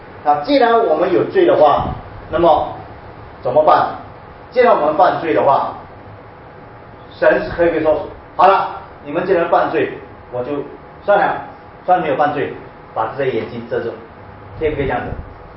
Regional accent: China; 那当然，这个时候我们想到我们中国人了

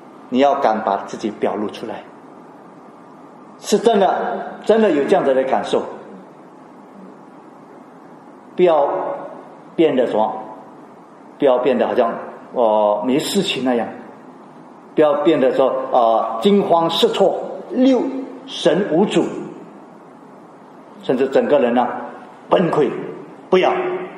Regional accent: China; 不像我们中国人，我们中国人没有这样做的

